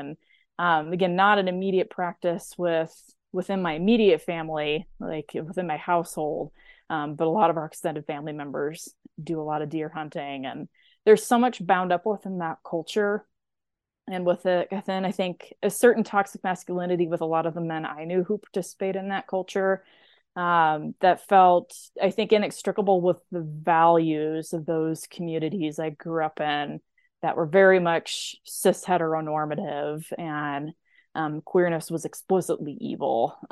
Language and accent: English; Missouri, United States; also born or lived in Nebraska; You know, I grew up in Missouri and Nebraska. Certainly deer are very plentiful.